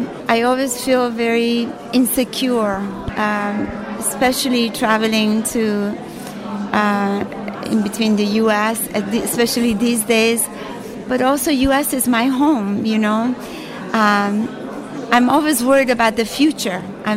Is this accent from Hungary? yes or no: no; Iran; but I'm also coming from Iran where the body has been so problematic.